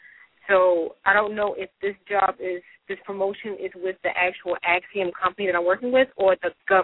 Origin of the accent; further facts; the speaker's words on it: Maryland, United States; I'm from Maryland.